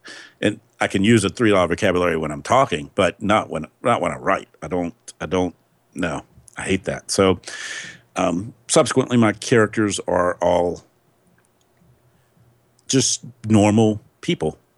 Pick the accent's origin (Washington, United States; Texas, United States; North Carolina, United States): North Carolina, United States; not necessarily rural North Carolina, but we were 30 minutes from the closest town, so to speak, growing up. And a trip to town was a trip to town, so to speak. Didn't get to town much.